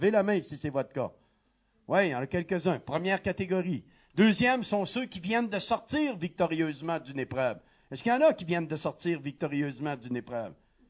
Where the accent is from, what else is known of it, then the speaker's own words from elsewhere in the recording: Quebec, Canada; Mon épouse et moi, nous venons du Québec, qui est situé au Canada.